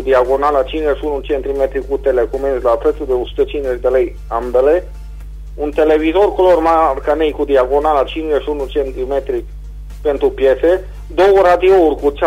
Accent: Reșița, Caraș-Severin, Romania; din Reșița.

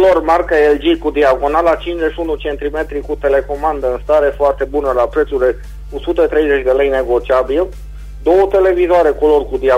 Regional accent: Reșița, Caraș-Severin, Romania; din Reșița.

